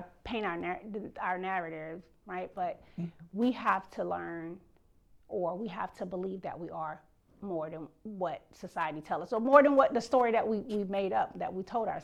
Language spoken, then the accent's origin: English; the South, United States; I grew up in the South, right?